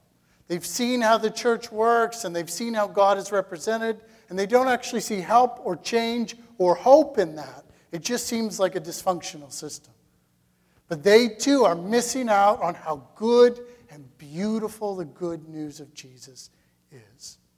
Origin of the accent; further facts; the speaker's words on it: Canada; But what's helpful for us as Canadian Christians is to recognize that the church needs to hear that this promise is being fulfilled.